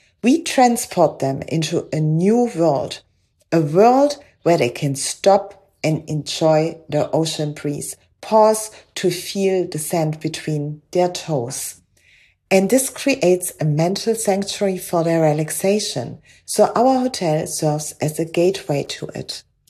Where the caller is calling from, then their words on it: Paternoster, Western Cape, South Africa; I'm speaking from Paternoster on the west coast of South Africa, one of the oldest fishing villages on our coast